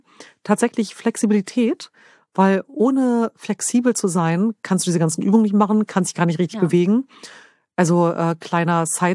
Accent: Lower Saxony, Germany; ich habe ja meine Kindheit verbracht in der Nähe von Hannover.

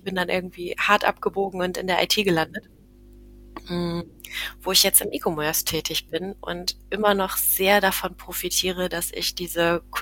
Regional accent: Bremen, Germany; ich bin eine Bremerin, waschechte Bremerin und habe an der Universität Bremen zunächst Deutsch und Englisch auf Lehramt studiert und bin dann relativ gegen Ende meines Studiums nach Neuseeland aufgebrochen

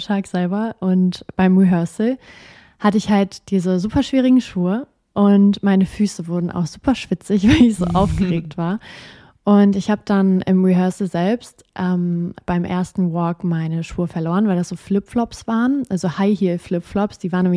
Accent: Rostock, Mecklenburg-Vorpommern, Germany; war das damals in meiner Heimatstadt Rostock

